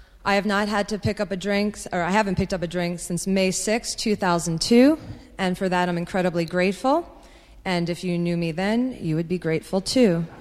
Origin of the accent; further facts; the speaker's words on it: Rahway, New Jersey, United States; born there; I was born in Rahway, New Jersey. Yeah, where there's a big prison.